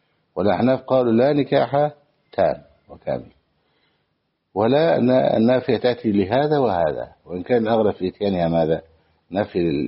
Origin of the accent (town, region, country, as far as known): Egypt